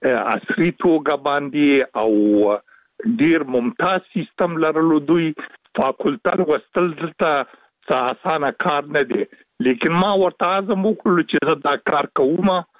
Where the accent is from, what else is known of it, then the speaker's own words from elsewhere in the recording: Afghanistan; وجدان مې اجازه نه راکوله چې زمونږ وطن د شوروي سرو پوځونو له خوا ځنې اشغال بي او زه په قرار باندې کینم